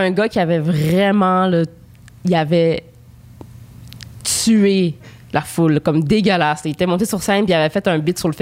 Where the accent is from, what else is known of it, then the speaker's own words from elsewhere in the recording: Montreal, Quebec, Canada; Moi, je suis née vraiment downtown, vraiment centre-ville okay. De Montréal.